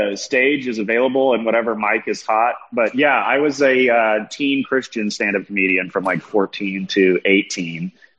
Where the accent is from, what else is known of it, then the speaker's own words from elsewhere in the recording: Nashville, Tennessee, United States; also born or lived in Oklahoma City; now in Los Angeles, United States; I'm from Nashville, Tennessee, and Oklahoma City, and I'm now based in Los Angeles. I've been in Los Angeles since about 2011